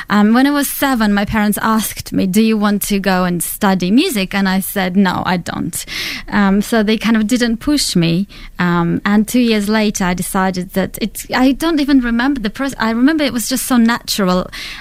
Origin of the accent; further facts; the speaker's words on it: Siberia, Russia; English is a second language; moved away as an adult; now in New Zealand; I was born in Russia, and my family just found themselves, I guess, in New Zealand by chance.